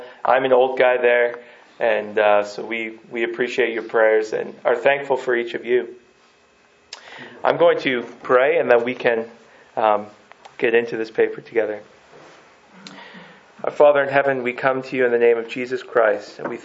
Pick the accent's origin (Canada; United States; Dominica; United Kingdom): Canada; Peterborough, Ontario; for those of you who don't know. I am from Peterborough, and I pastored a church there called The Gathering.